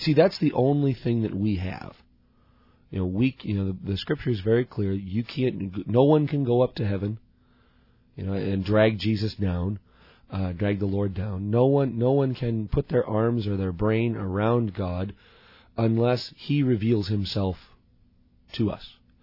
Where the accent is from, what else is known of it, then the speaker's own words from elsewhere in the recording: Illinois, United States; Now, I'm from Illinois, 70 is never legal.